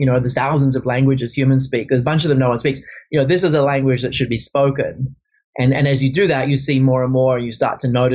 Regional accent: Australia; I'm originally Australian.

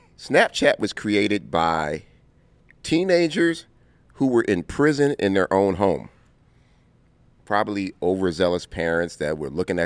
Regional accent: Compton, California, United States; Or because I came from Compton, I'm not supposed to be smart.

